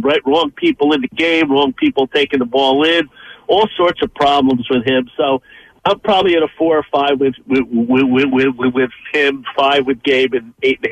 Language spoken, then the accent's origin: English; New Jersey, United States; I grew up in North Jersey. I married a woman from Long Island.